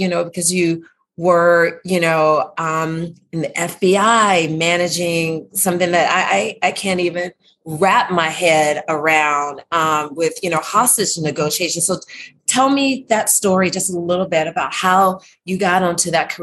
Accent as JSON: {"language": "English", "town": "Atlanta", "region": "Georgia", "country": "United States", "lives_now": "California, United States", "said": "Well, I'm from the South, originally from Atlanta, live in California"}